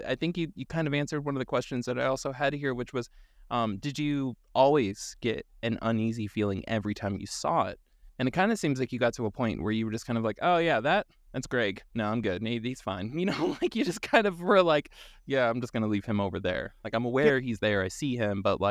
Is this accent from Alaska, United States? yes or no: no; Ohio, United States; I grew up in Northwest Ohio, so yes.